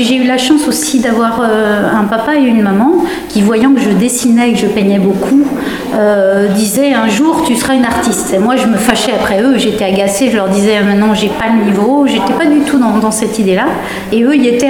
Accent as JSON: {"language": "French", "region": "Pays de la Loire", "country": "France", "tie": "born there", "said": "je suis née tout près d'ici, je suis née en Mayenne"}